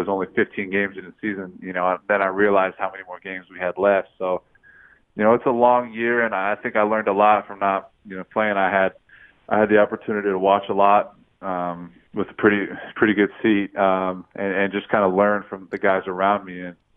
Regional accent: Las Vegas, Nevada, United States; And growing up in Vegas, going to games all the time, you always heard people, you know, talking about, oh, back in the day

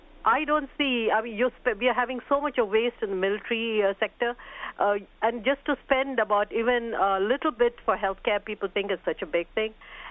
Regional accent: India; now in New Jersey, United States; I'm from India, actually, and I'm a healthcare provider in New Jersey.

